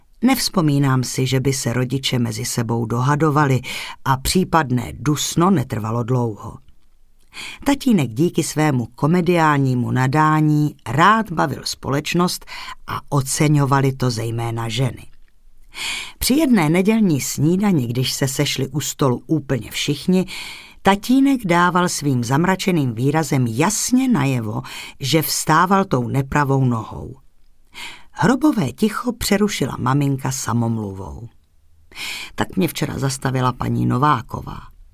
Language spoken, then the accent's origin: Czech; Chlumec nad Cidlinou, Hradec Králové Region, Czechia; Narodila jsem se v Chlumci nad Cidlinou, městečku spojeném s porážkou selské rebelie z období Marie Terezie.